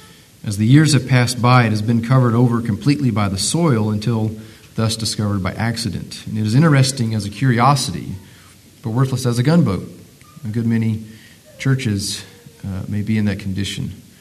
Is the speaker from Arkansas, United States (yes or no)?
no; North Carolina, United States; I'm from North Carolina. So when you're talking to more than one person, you say all y'all.